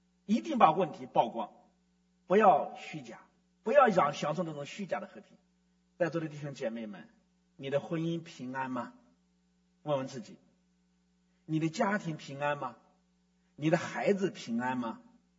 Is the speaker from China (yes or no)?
yes; China; 我们中国人讲的话非常好，多个朋友多条路，是不是的？